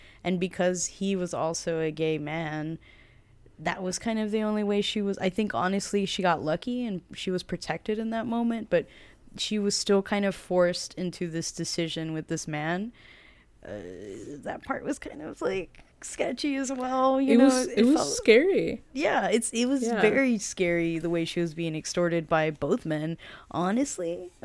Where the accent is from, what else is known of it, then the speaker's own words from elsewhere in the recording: United States; being American gives you so much privilege and that you can just be like, fuck off.